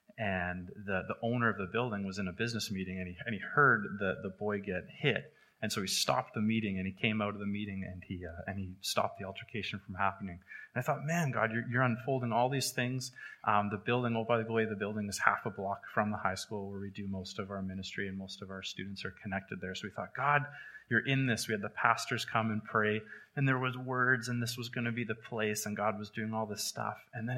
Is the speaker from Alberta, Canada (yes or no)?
no; Victoria, British Columbia, Canada; we were in Calgary. I'm from Victoria, and we'd moved away to Calgary for a bit